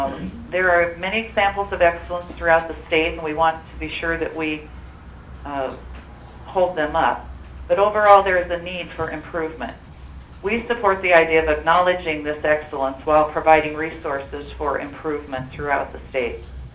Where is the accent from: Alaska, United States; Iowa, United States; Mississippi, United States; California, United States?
Alaska, United States; Anchorage; I'm calling in to represent the Alaska Civic Learning Assessment Project. I'm from Anchorage, Alaska.